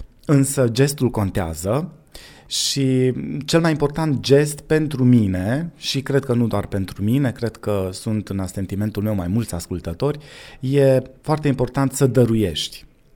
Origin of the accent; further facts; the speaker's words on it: Voșlobeni, Harghita County, Romania; eu am crescut în Voșlobeni și am mai aflat că Voșlobeniul este alcătuit dintr-o populație care a admigrat din Moldova.